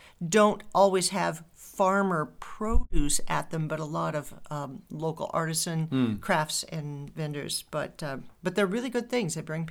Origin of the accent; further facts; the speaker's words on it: Harlan, Iowa, United States; My hometown of Harlan has some farmers market activity